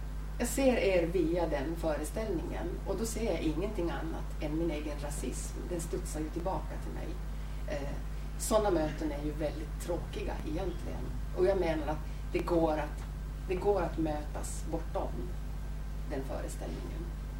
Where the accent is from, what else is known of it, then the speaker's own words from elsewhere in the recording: Finland; accent: Finland-Swedish; Jag kommer från Finland, men jag är finlandssvensk. Och det hörs kanske på mitt språk.